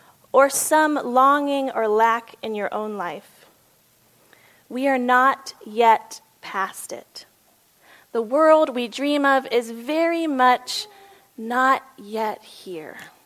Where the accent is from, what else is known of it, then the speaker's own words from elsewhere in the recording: Midland, Texas, United States; also born or lived in Maine; I was raised here in Midland, Texas, but I lived most recently in Maine for 8 years.